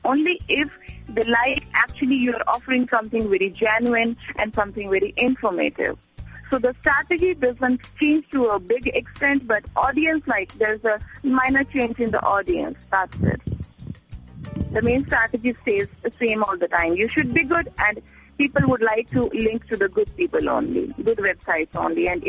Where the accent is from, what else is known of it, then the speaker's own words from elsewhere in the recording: India; I'm from India.